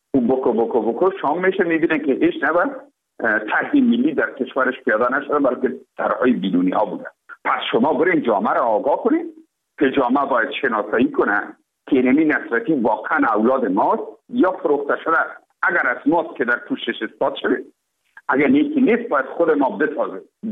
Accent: Afghanistan; تماما ما افغان هستیم، ما درد ما یکیست، عزت ما یکیست

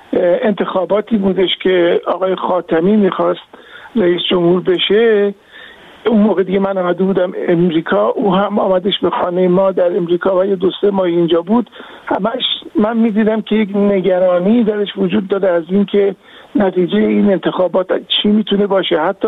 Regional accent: Iran; now in London, United Kingdom; بعد که من از ایران آمدم بیرون و نموندم

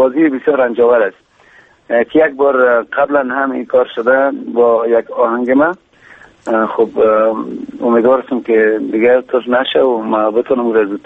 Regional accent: Kabul, Afghanistan; ما در کابل بزرگ شدیم، مدت بیشتر از 26-27 سال است که همینجا زندگی میکنیم، در کابل هستیم

